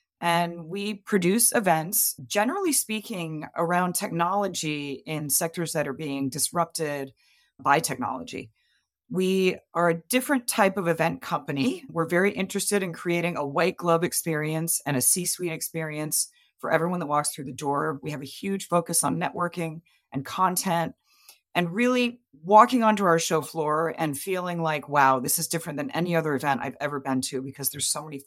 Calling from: Topsail Beach, North Carolina, United States; I work for Connective, and I'm calling from Topsail Beach, North Carolina.

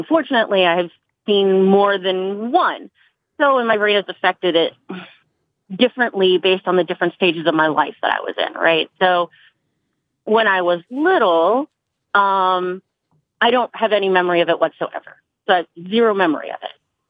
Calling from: Fredericksburg, Virginia, United States; I'm calling from Virginia.

